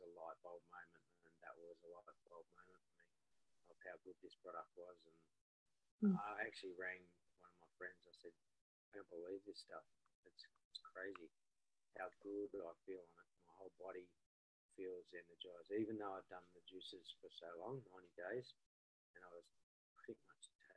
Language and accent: English; Australia; As an Australian athlete, is stuff even legal for me to take?